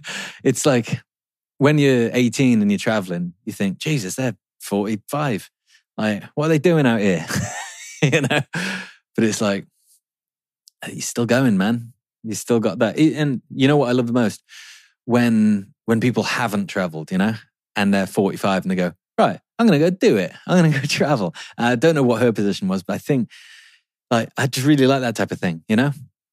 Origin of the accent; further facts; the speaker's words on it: England, United Kingdom; I don't know what mine would be being English.